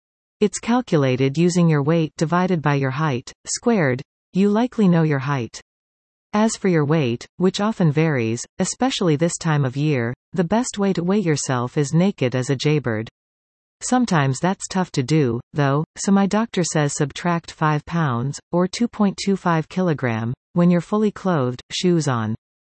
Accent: Alberta, Canada; the version above is the one I grew up with in Alberta, where kids from 9 to 90 love to fart around about farts.

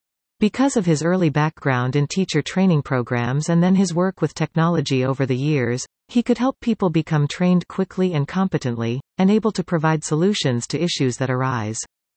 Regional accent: Canada; As a Canadian, I was unable to attend the Winter Olympic and Paralympic Games in Vancouver 2010.

